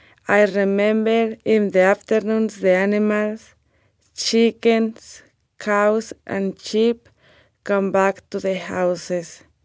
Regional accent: Mexico; English is a second language; I'm from Mexico.

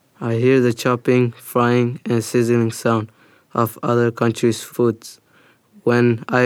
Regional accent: Somalia; English is a second language; now in Tukwila, United States; I'm from Somalia.

